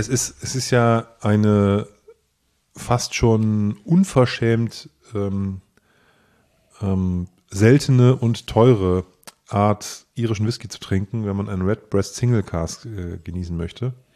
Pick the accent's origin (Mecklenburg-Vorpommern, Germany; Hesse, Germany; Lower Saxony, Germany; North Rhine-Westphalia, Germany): Lower Saxony, Germany; Osnabrück; born there; Und der lebt in meiner Geburtsstadt Osnabrück.